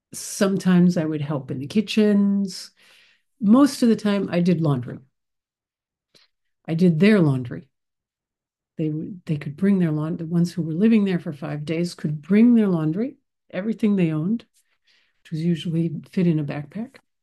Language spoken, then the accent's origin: English; United States; As soon as they found out that I was from America, they were like, "Why are you here then?"